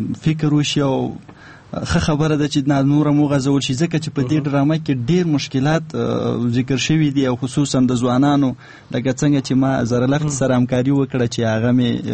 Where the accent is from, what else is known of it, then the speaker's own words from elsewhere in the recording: Nangarhar, Afghanistan; زه اصلا خپله د ننګرهار ولایت یم او د هسکې مینې ولسوالۍ.